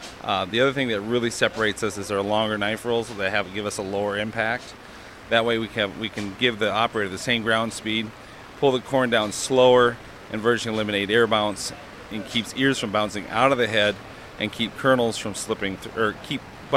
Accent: Fenton, Iowa, United States; I'm from Fenton, Iowa, up at North Central Iowa.

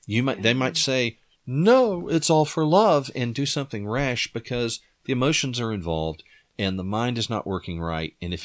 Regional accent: United States; my experience as an American growing up in the late 20th century

